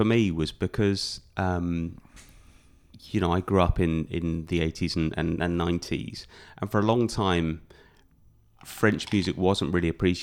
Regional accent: Scotland, United Kingdom; No, I'm Scottish.

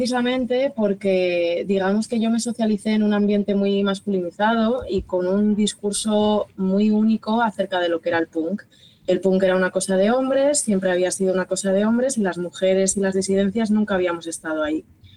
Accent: Santander, Cantabria, Spain; La Libre, que es un centro social y librería alternativa de Santander, que es donde yo pasé mi adolescencia, en Cantabria

